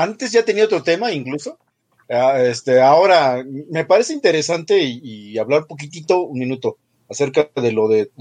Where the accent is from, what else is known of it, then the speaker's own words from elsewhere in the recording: Mexico; Soy de México, para que no digan que...